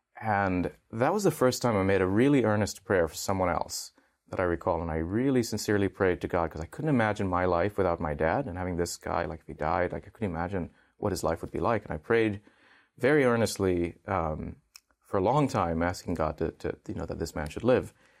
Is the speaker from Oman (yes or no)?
yes; Oman; also born or lived in Qatar; So I grew up. Hindu. I grew up in not in India. My parents are from India, but they moved to the Middle East. So I was born in Qatar, and I spent my childhood mostly in Oman, which is a sleepy country on the Arabian Gulf, and very peaceful place